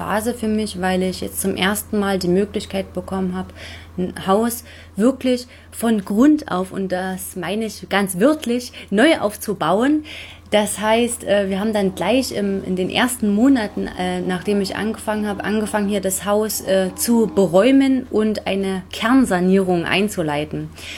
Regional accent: Saxony, Germany; Ja, ich bin eigentlich aus dem Vogtland.

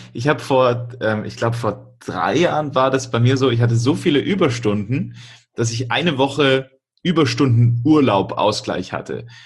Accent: Augsburg, Bavaria, Germany; also ich komme ja aus Augsburg

